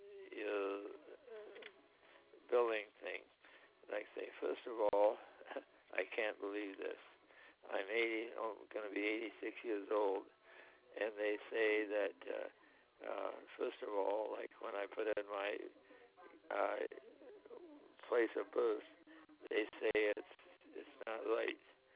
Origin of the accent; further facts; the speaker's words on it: Guelph, Ontario, Canada; born there; And I'm calling from Canada, Ontario. I was born in Guelph, Ontario